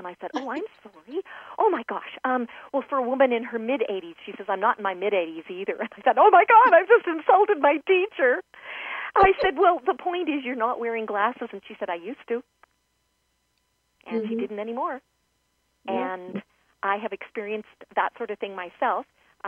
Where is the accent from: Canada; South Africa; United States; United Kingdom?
Canada; and we are Canadian. We don't talk about Huckleberry Finn and Tom Sawyer the way they do in the States.